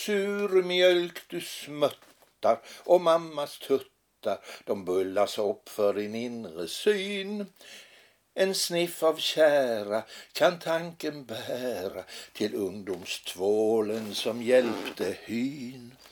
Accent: Helsingborg, Skåne, Sweden; also born or lived in Malmö; erbjöd de den till Malmö där jag är född, men nej fan, det vill vi inte ha, sa de i Malmö. Då vände de sig till Helsingborg där jag är uppvuxen

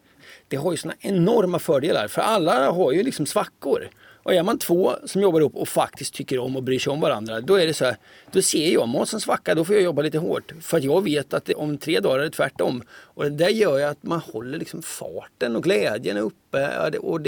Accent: Linköping, Östergötland, Sweden; Jag kommer från Linköping, Östergötland. Och man kan tycka att jag pratar mycket dialekt, men om man ska höra mina släktingar så tycker man att jag pratar rikssvenska.

